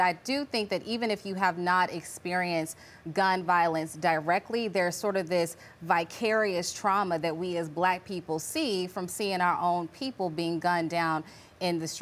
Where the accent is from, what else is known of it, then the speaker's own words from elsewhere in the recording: Chicago, Illinois, United States; like I'm from Chicago, the south side of Chicago